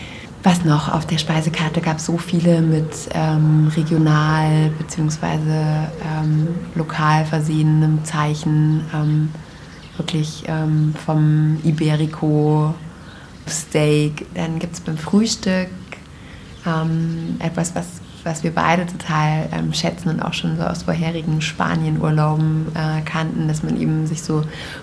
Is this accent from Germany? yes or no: yes; Germany; Wir sind selber Deutsche